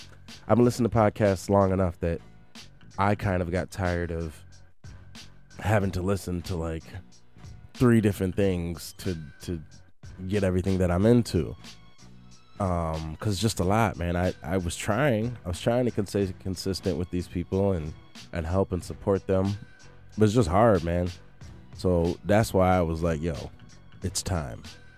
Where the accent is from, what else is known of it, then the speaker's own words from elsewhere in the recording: Mount Clemens, Michigan, United States; but it's in my hometown, Mount Clemens. So of course I had to be there, man.